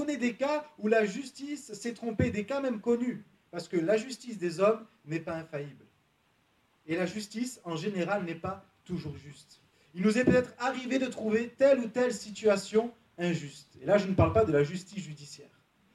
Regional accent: Salon-de-Provence, Provence-Alpes-Côte d'Azur, France; Voilà, je viens donc de Salon Provence. C'est pas très loin.

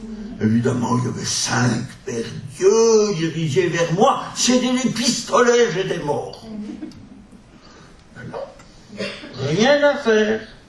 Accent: Switzerland; excusez-moi de vous le dire, je suis suisse

